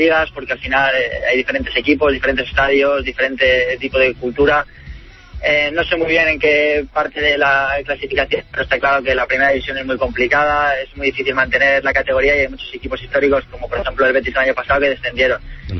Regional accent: Spain; estamos Añete y yo, que somos dos españoles

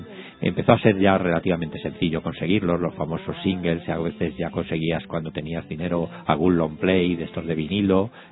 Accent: Torrejón de Ardoz, Community of Madrid, Spain; yo nací en Torrejón. Estuve en la escuela de Torrejón hasta los 10 años, fui a Madrid

